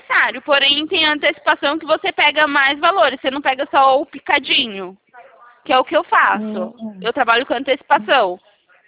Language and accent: Portuguese; Atibaia, São Paulo, Brazil; eu sou aqui de Atibaia, no interior.